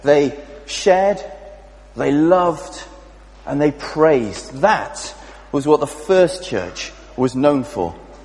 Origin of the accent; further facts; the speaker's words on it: Wales, United Kingdom; I'm taking it because I'm Welsh.